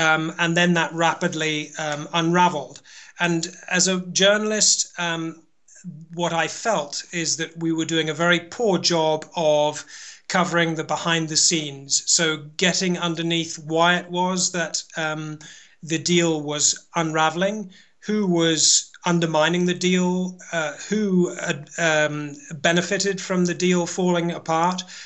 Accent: United Kingdom; now in France; I am British, yeah.

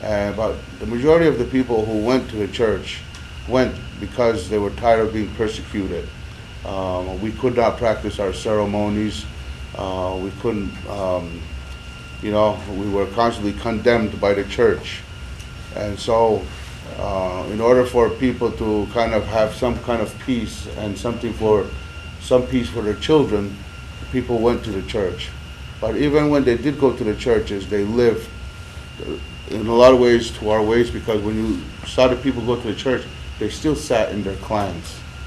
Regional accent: Kahnawake, Quebec, Canada; moved away; Originally, I came from Ganawage, but like many others, in 1974, we left what people call the reservation.

